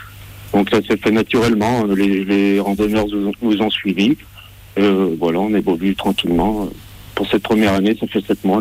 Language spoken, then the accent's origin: French; Auvergne-Rhône-Alpes, France; Je suis originaire de Savoie, moi. Et mes parents ont vécu beaucoup de temps en Savoie.